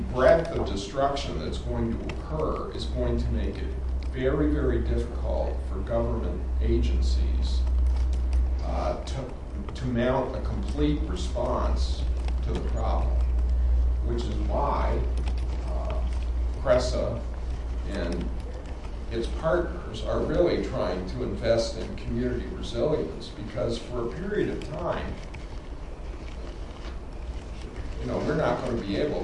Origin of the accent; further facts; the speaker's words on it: Florida, United States; But I came from Florida, and before there was Katrina, there was Hurricane Andrew.